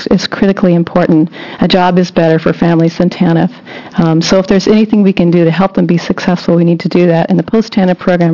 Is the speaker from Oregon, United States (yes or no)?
yes; Portland, Oregon, United States; I'm from the Portland area.